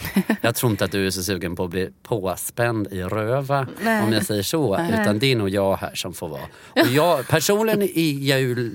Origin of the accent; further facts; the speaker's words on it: Blekinge, Sweden; also born or lived in Stockholm; Jag är 33. Jag föddes i Stockholm och sen så hade jag 10 år uppväxt i Blekinge.